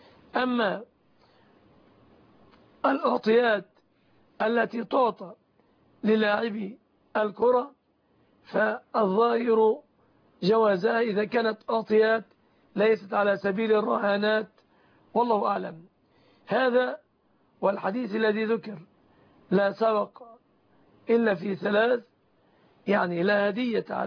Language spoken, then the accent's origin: Arabic; Egypt; عندنا في مصر